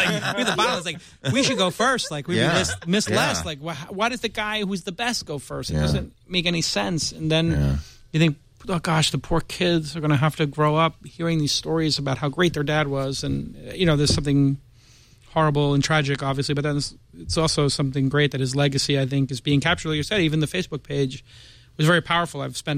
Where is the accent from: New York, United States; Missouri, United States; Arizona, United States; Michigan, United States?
New York, United States; New York City; after 9/11, I had this like very like existential crisis being a New Yorker and having been there